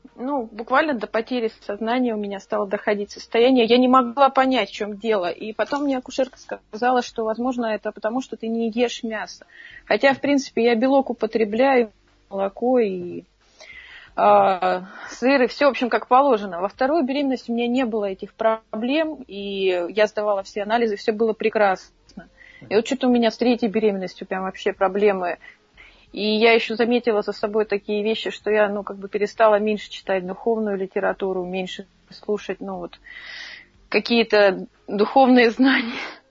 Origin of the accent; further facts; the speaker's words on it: Moscow, Russia; Я из Москвы.